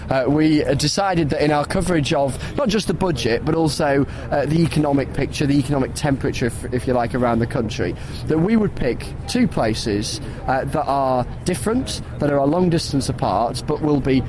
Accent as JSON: {"language": "English", "region": "Yorkshire and the Humber", "country": "United Kingdom", "said": "I say this as a Yorkshireman"}